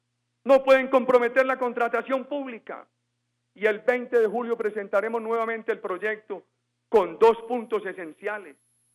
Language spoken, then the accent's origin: Spanish; Antioquia, Colombia; en esas dos zonas de mi tierra, las limítrofes con Córdoba, donde había una gran presencia paramilitar, el Bajo Cauca y Urabá